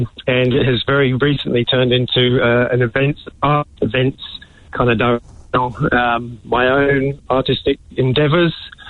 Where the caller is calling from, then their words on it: Auckland, New Zealand; I'm just outside Auckland in Langholm, Titirangi Way.